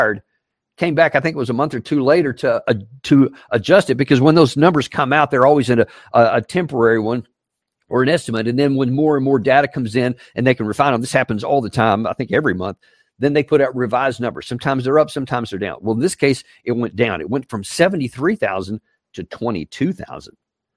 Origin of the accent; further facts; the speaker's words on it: United States; I'm an American, and I love Americans, and I love all the people